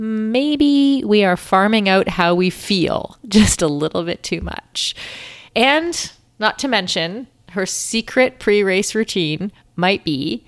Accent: Kitchener, Ontario, Canada; I'm also from Ontario.

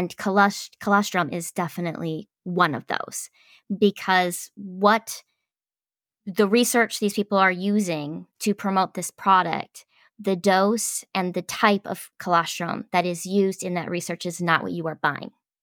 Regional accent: Midwest, United States; it wrong because we're from the Midwest.

